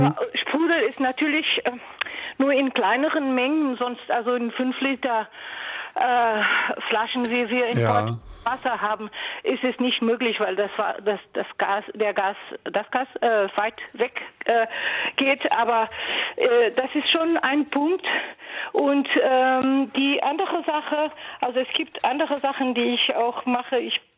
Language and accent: German; Portugal; German is a second language; now in Germany; ich stamme aus Portugal, mein Mann ist Deutscher, deswegen bin ich hier.